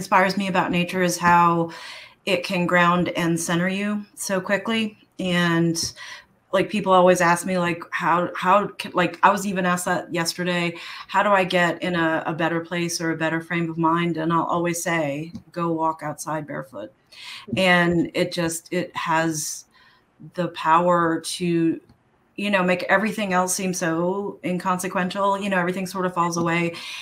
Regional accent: New York City, New York, United States; Like even growing up in New York, I mean, I grew up in Washington Square Park, you know, and that has like little patches of grass and trees.

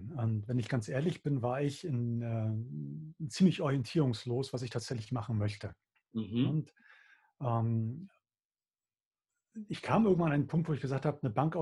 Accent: Hamburg, Germany; ich bin tatsächlich gebürtiger Hamburger Jung. Ah. Ich bin in Hamburg geboren. Ja. Kann man auch hören, weil ich sage nicht Hamburg, sondern ich sage Hamburg.

